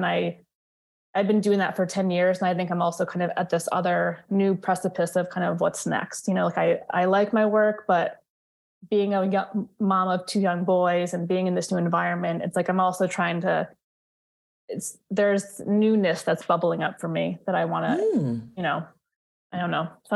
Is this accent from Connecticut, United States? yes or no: yes; Connecticut, United States; No, I grew up in Connecticut. So kind of okay. New England based, used to the weather here